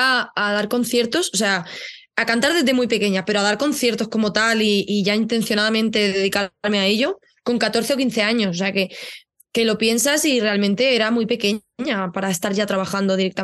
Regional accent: Barcelona, Catalonia, Spain; moved away as an adult; now in Madrid, Spain; yo nací en Barcelona, me he criado allí, he vivido toda mi vida hasta hace un par de años, bueno, 2 años y medio ya

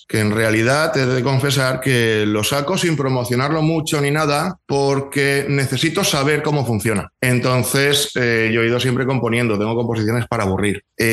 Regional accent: Mislata, Valencian Community, Spain; al poquito estaba en bandas de mi localidad, 16, 17 años, y Mislata es donde yo nací, es un sitio pues con mucho circuito de rock.

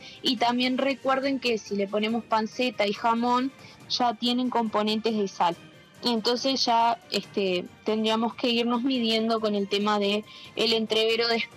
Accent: Uruguay; como bien uruguayos que somos

